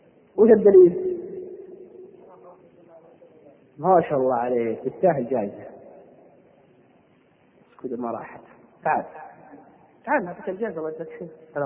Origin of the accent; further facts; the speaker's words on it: Al-Qassim, Saudi Arabia; انا شفت بغبغان عندنا في القصيم